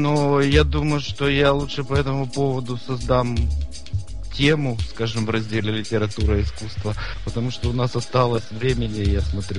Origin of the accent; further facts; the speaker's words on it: Ukraine; Я из Украины.